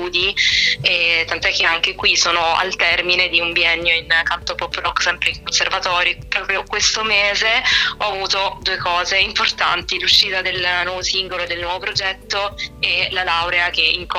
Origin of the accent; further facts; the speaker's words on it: Altamura, Apulia, Italy; now in Milan, Italy; io sono di Altamura in provincia di Bari, quindi sono super pugliese, così come già anticipato, solo che ormai vivo a Milano da 3 anni